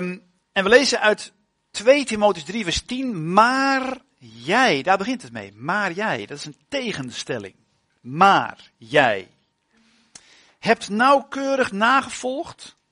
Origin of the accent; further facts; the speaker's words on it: Harderwijk, Gelderland, Netherlands; Ik kom uit Harderwijk. Van Harderwijk naar Houderwijk. Dat scheelt met 3 letters. Daar is het ook heel mooi, in Harderwijk. Ik ben geboren in 1971... Dus ja, kun je wel rekenen, hè? Al in de 50.